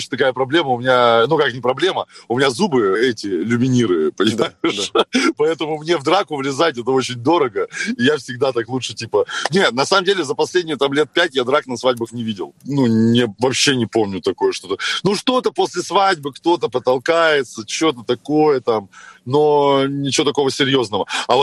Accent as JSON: {"language": "Russian", "town": "Kostroma", "region": "Kostroma Oblast", "country": "Russia", "tie": "born or raised there", "said": "я начинал вести свадьбы в Костроме. Я родом из Костромы просто."}